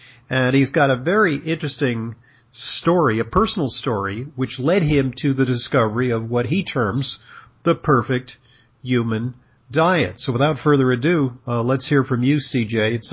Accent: Santa Monica, California, United States; Okay, funny, because I'm actually from that neck of the woods. I'm from Santa Monica, California, so we were near neighbors.

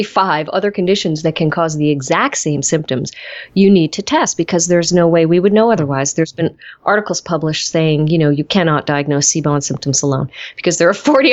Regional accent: Portland, Oregon, United States; we have a lot of my hometown, I'm from Portland, Oregon, colleagues

